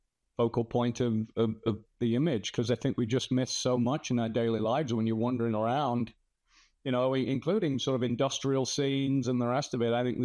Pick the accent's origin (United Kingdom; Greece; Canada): United Kingdom; Birmingham, West Midlands; I grew up in Birmingham.